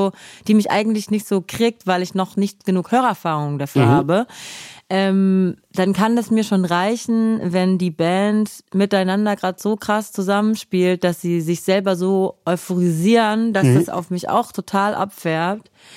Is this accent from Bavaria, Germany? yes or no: no; Baden-Württemberg, Germany; Nee, ich bin in der Nähe von Stuttgart aufgewachsen.